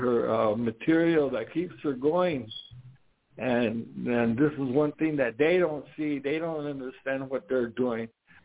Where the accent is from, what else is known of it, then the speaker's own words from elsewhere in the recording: Southwest, United States; being isolated way down here in the southwest area of Turtle Island